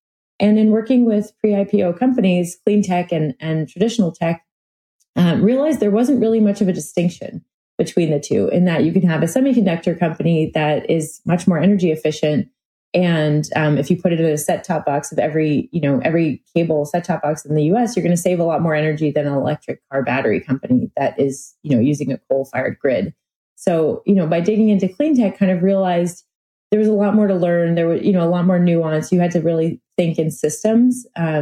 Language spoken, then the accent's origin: English; New York City, New York, United States; the funny thing is I grew up in New York City and I just love the outdoors